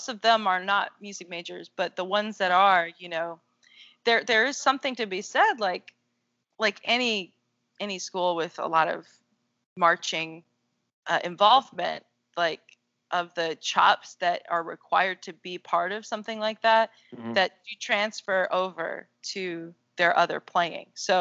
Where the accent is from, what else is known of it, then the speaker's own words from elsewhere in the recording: Georgia, United States; we decided at that point, like, maybe we'll go back to Georgia because we're both from Georgia.